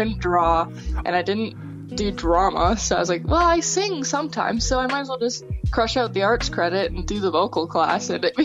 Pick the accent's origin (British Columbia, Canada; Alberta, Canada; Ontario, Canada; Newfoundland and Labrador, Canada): Ontario, Canada; Kitchener; now in Hamilton, Canada; So I'm from Kitchener. But I'm in Hamilton for school at Mohawk.